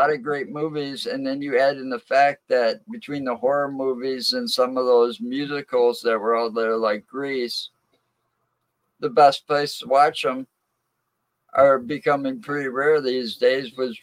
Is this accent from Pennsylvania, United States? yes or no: no; Wisconsin, United States; Yeah, I grew up in Wisconsin, and I had to learn how to swim the hard way.